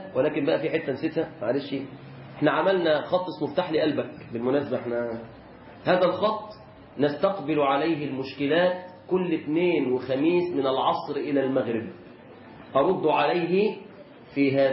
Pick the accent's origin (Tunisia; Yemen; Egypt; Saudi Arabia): Egypt; Mansoura, Dakahlia; born there; ولدت قبلكم في مدينة المنصورة.